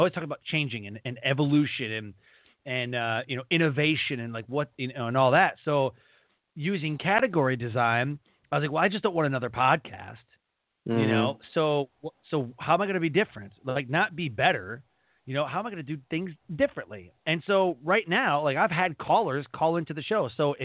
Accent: Detroit, Michigan, United States; now in North Carolina, United States; I'm in North Carolina right now, but I'm from Detroit.

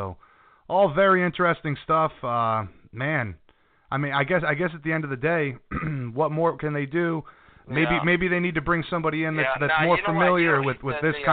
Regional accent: Hawaii, United States; as a Hawaiian, I know that everybody, you know, from the Hawaiian nation, they all appreciate a guy rising to the top like that.

